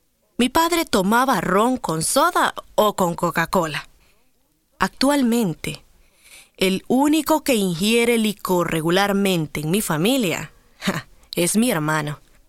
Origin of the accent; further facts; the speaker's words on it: Managua, Nicaragua; soy de Managua, Nicaragua.